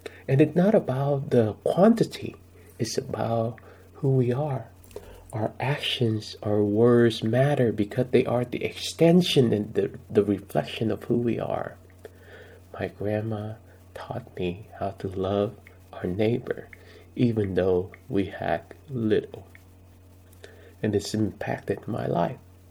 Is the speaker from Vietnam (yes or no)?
yes; Vietnam; Many of you know that I grew up very poor in Vietnam